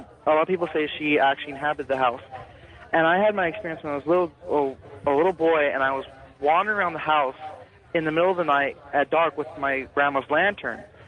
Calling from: Lakewood, California, United States; I'm calling from Lakewood, California.

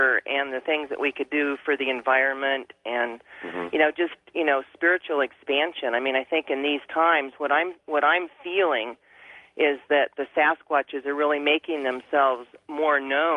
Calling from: Applegate, Oregon, United States; I'm calling from Applegate, Oregon.

